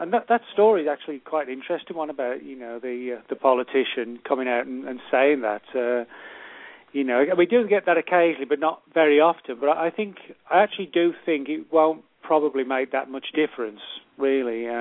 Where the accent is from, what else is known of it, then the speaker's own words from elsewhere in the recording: West Midlands, United Kingdom; now in Dallas, United States; Yeah, I'm originally from England. I grew up about 20 miles outside of the city of Birmingham in central England, but I've been over here in, I live just outside Dallas. I've been here about 12 years.